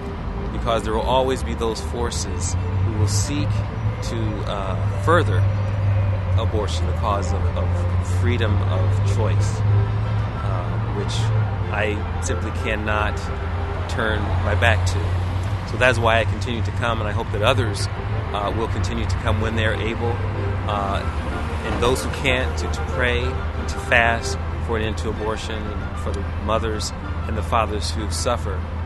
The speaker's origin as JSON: {"language": "English", "town": "Indianapolis", "region": "Indiana", "country": "United States", "said": "I'm from Indianapolis, Indiana."}